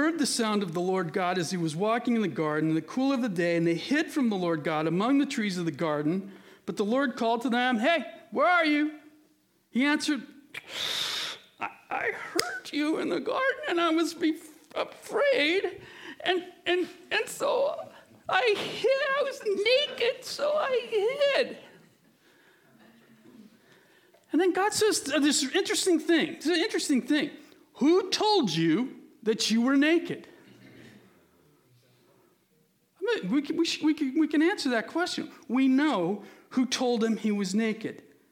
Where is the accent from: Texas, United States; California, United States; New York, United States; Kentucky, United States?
California, United States; Upland; I grew up in Upland. I didn't grow up in Shandon.